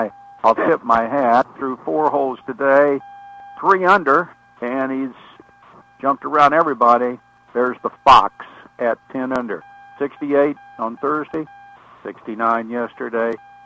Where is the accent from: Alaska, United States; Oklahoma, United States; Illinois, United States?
Oklahoma, United States; and we're both from Oklahoma, and I've known him for a long time